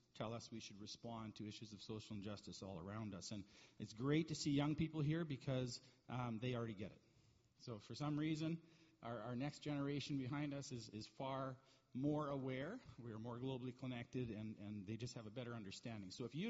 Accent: Calgary, Alberta, Canada; and I'm from Calgary. Don't hold that against me.

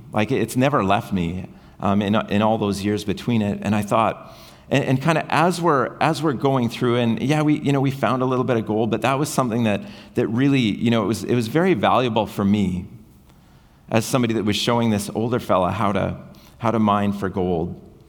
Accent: British Columbia, Canada; growing up in the Kootenay region, we had the whole reason that people came to that region in British Columbia was because of a gold rush.

